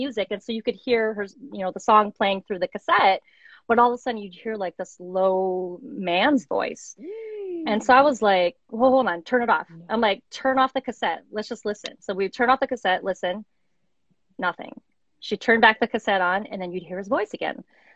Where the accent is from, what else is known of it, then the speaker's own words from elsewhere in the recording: Wisconsin, United States; I'm originally from Wisconsin. So the last lady, I'm like, oh yeah, I know that voice.